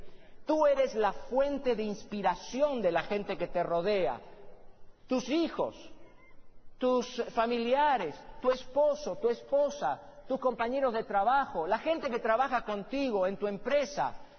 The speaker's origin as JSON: {"language": "Spanish", "country": "Argentina", "said": "O los argentinos diríamos, ¿no? Tierra adentro en mi país, en algún lugar de mi país."}